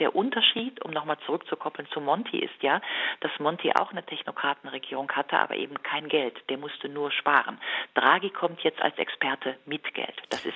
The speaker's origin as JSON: {"language": "German", "region": "North Rhine-Westphalia", "country": "Germany", "said": "Ich komme tatsächlich aus dem Rheinland. Ich bin so sozialisiert worden."}